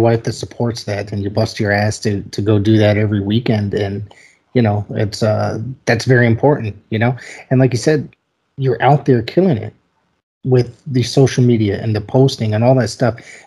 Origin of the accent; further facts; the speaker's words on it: Northeast, United States; because I grew up in the Northeast and it's my favorite area, yeah.